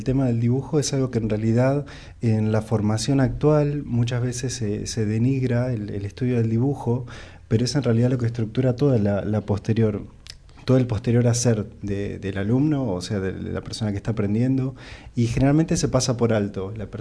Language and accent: Spanish; Argentina; le comentamos a los oyentes que soy argentino, ya se deben haber dado cuenta